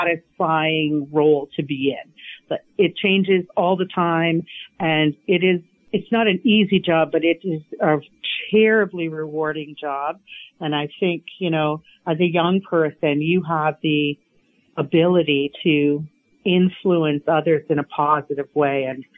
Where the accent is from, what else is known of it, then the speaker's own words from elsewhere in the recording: Port Rowan, Ontario, Canada; I was born and raised in Norfolk County. I grew up Lakeshore, just outside of Port Rowan, so on a farm there, and married a local boy.